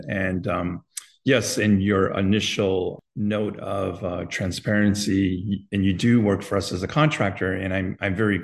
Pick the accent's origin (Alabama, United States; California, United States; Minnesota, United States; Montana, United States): California, United States; Los Angeles; I come from East Los Angeles, from the barrio. I am Mexican-American.